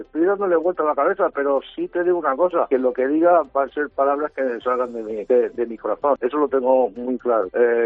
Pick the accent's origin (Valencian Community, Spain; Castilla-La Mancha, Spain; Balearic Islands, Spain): Castilla-La Mancha, Spain; Albacete; para ser el pregonero de la feria, de mi tierra, de Albacete, de mi feria